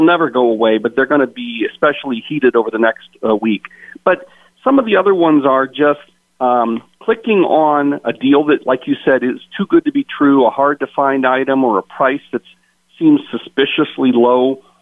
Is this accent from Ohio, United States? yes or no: yes; Findlay, Ohio, United States; I grew up in Findlay. I'm from Findlay, so I love Findlay